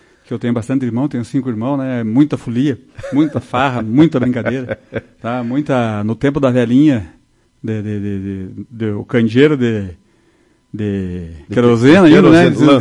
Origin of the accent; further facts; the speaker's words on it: Soledade, Rio Grande do Sul, Brazil; eu nasci lá. Eu e a minha irmã, que mora comigo agora, a Vera, nós nascemos lá no Salto Grande.